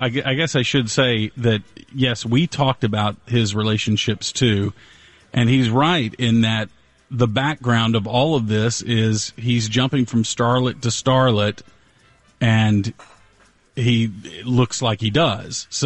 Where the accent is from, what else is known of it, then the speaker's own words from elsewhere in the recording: Dallas, Texas, United States; That I have big D energy because I'm from Dallas.